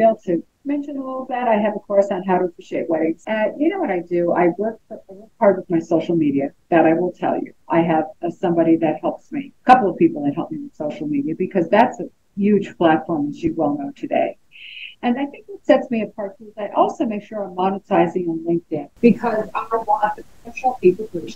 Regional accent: Las Vegas, Nevada, United States; from Las Vegas, Nevada.

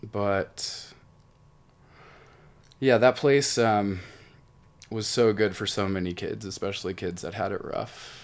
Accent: Baltimore, Maryland, United States; I grew up in Baltimore, Maryland.

